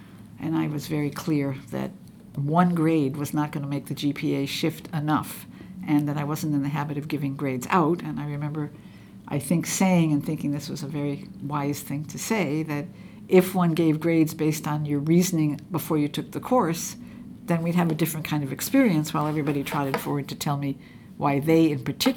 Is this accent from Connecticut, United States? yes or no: yes; Connecticut, United States; I grew up in Connecticut, and my parents had very good friends living, I think, in Norwalk, a couple.